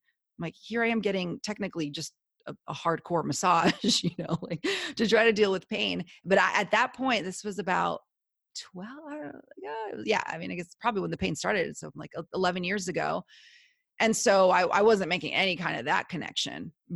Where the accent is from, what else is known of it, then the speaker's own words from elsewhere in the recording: Argentina; I'm originally from Argentina.